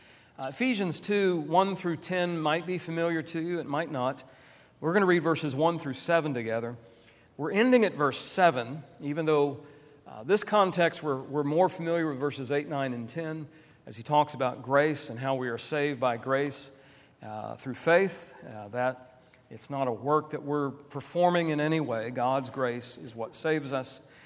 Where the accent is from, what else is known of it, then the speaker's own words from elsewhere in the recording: Tampa, Florida, United States; also born or lived in Port Arthur, Texas; I was born in Port Arthur, Texas. I use Texas when I need to, because I am a native Texan, but I'll be honest with you, I've lived practically my entire life in the state of Florida, and I do consider myself Floridian.